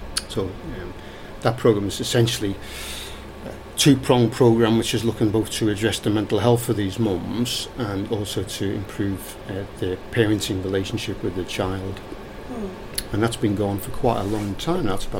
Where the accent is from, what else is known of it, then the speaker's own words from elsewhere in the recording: Liverpool, North West England, United Kingdom; moved away as an adult; now in Australia; Well, first of all, I come from Liverpool in the UK, as you may have gathered, right? I've been in Australia now since 2000.